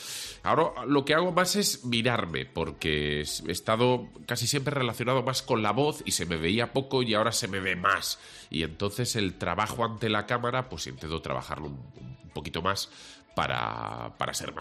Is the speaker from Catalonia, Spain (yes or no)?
yes; Sant Boi de Llobregat, Catalonia, Spain; Pero esto ya era la gente de pasta, que yo soy de San Boy.